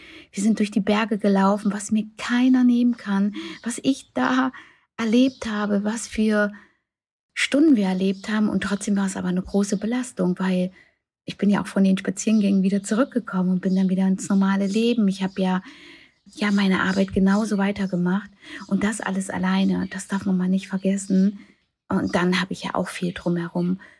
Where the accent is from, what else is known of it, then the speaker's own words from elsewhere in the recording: Germany; now in Turkey; obwohl ich schon in der Türkei lebe, wo das Leben ja eigentlich langsamer ist, ich bin ja aus Deutschland weg von höher, schneller, weiter.